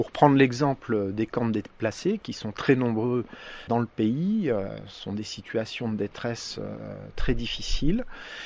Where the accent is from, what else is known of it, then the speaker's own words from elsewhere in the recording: France; En fait, en tant que Français, nous pouvons nous référer à certains poètes.